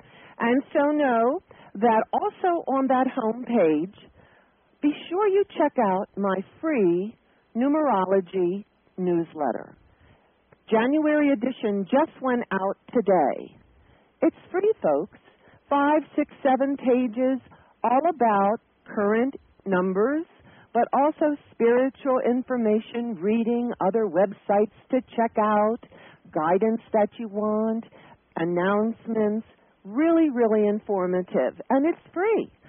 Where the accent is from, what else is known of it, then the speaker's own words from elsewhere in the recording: New York City, New York, United States; I had prepared to go in December back to New York City. I'm from that area. I'm from the East Coast, and I haven't been to New York for a while